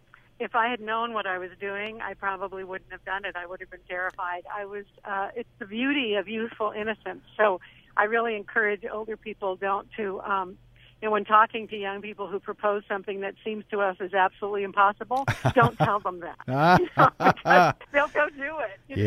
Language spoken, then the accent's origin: English; California, United States; and also being a Californian, a lot of this was happening in the South and Southeast.